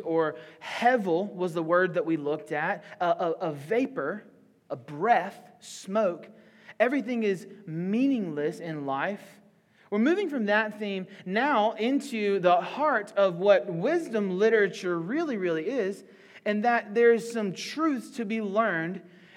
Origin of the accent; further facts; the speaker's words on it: the South, United States; I was kind of like, man, I'm super from the South.